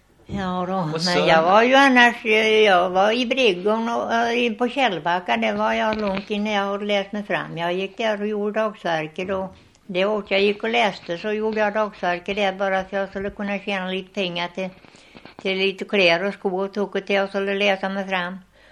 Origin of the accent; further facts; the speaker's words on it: Månsta, Sweden; born there; Och jag är född här ute i Månsta. Jag är född ut på Riket heter det kallat. Men jag tror det kallat Hallåsen i skrifterna.